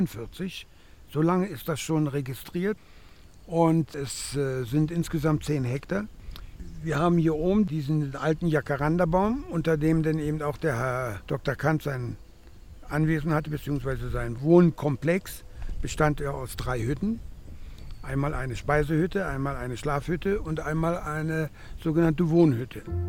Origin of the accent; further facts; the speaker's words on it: Berlin, Germany; also born or lived in Posen; now in Rwanda; Ich komme aus Berlin, geboren allerdings in Posen, im ehemaligen deutschen Wartegau. In Ruanda bin ich jetzt seit 1992.